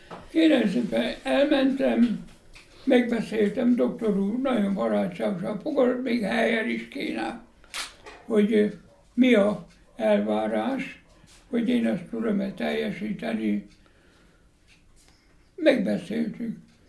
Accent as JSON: {"language": "Hungarian", "region": "Békés", "country": "Hungary", "tie": "born there", "said": "Hát 13 éves korában akkor vidéken, Békés megyében születtem különben"}